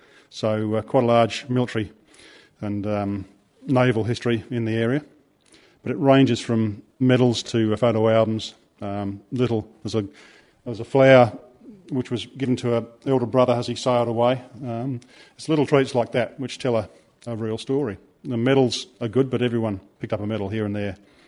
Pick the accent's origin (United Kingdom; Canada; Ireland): United Kingdom; England; So I come from England where there's a run of civil wars, and it's devastating.